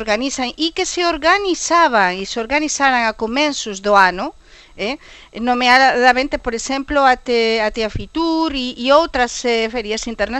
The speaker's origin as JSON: {"language": "Portuguese", "country": "Spain", "second_language": "Portuguese", "lives_now": "Portugal", "said": "Para mim é muito triste como espanhola que eu estou a acompanhar, neste caso, desde fora, não é? Visto de fora, desde outro lado da fronteira, desde Portugal."}